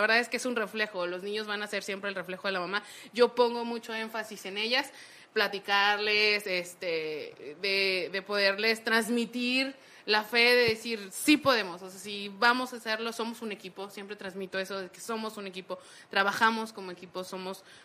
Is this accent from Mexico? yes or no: yes; Hidalgo, Mexico; now in Ciudad Juárez, Mexico; Yo vengo del estado de Hidalgo. Soy del estado de Hidalgo.